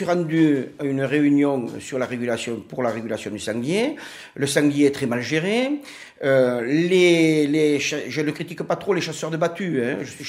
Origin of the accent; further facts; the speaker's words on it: Saint-Pons, France; born there; Je suis né à Saint-Pons.